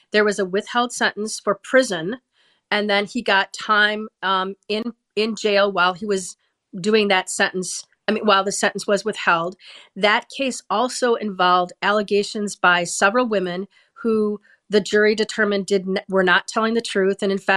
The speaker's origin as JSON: {"language": "English", "region": "Wisconsin", "country": "United States", "tie": "born or raised there", "said": "the citizens of my home state of Wisconsin."}